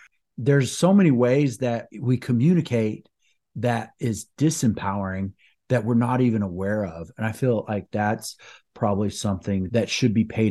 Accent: Texas, United States; now in Wisconsin, United States; I'm from Texas originally, and I love the Green Bay Packers where we live here in Wisconsin

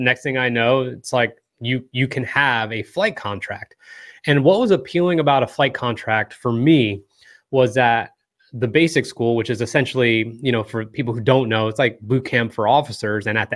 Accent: Morristown, New Jersey, United States; So I was born and raised in Morristown, New Jersey, and very quickly into high school, I was doing a lot of bad things.

